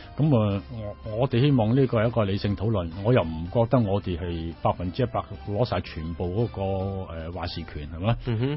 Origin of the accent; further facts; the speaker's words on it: Chaozhou, Guangdong, China; 我係潮州人，咁我同啲潮州鄉親就建立下啲關係